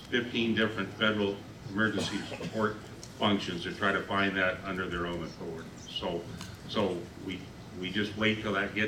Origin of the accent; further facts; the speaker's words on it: California, United States; And I'm from California, so don't hold that against me.